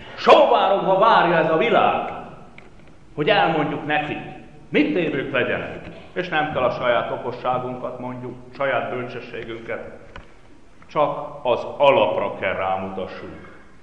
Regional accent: Székely Land, Romania; én Székelyföldről származok.

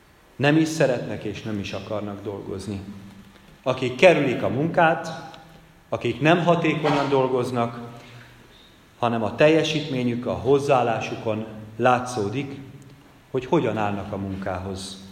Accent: Budapest, Hungary; Én Budapesten egy olyan panel lakásban nőttem fel, éltem

